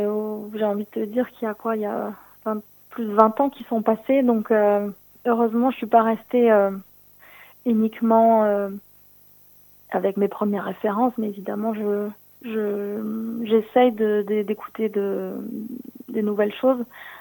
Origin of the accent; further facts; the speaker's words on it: Brest, Brittany, France; now in Barcelona, Spain; Et puis par la suite, j'ai quitté ma ville, c'est-à-dire j'ai quitté Brest pour aller m'installer à Barcelone